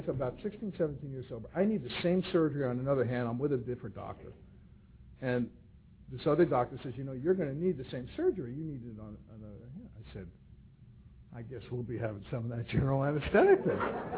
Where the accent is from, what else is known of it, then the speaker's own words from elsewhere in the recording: New York City, New York, United States; I grew up in the Bronx in New York City to a completely insane family.